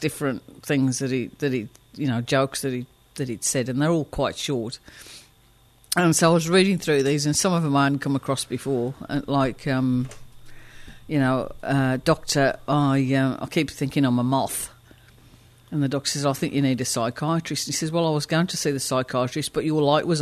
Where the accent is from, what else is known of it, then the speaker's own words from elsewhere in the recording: England, United Kingdom; Part of that was growing up in England with a Jamaican father and an English mother maybe a protection mechanism